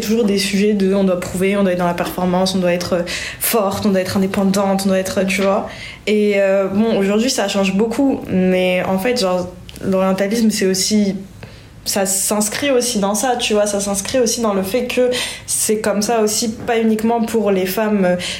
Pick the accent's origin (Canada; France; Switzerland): France; je suis française, hein, et très fière d'être française